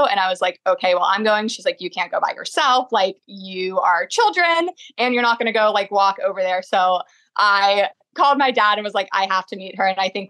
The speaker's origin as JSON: {"language": "English", "region": "Georgia", "country": "United States", "said": "the first lyric of the song mentions Georgia, and we are from Georgia."}